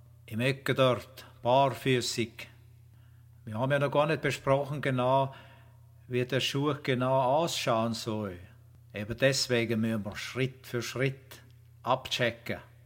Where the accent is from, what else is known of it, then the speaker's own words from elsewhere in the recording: Vienna, Austria; Also ich komme aus Wien